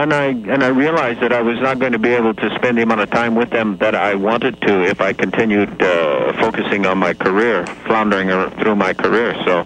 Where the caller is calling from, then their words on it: Montana, United States; I'm in the north woods of Montana.